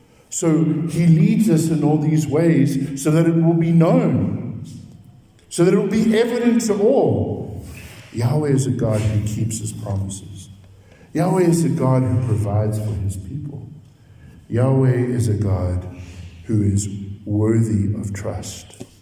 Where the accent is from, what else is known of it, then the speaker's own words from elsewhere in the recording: Durban, KwaZulu-Natal, South Africa; now in Pretoria, South Africa; As a young man growing up in Durban, never crossed my mind that I might be living in Pretoria West.